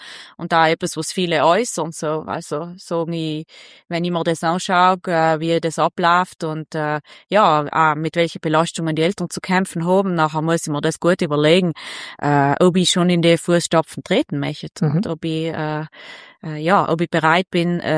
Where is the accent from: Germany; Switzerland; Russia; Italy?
Italy; Ulten, Trentino-Alto Adige; ich komme aus Ulten, ich bin zusammen von kleinen Bergbauernhof aufgewachsen.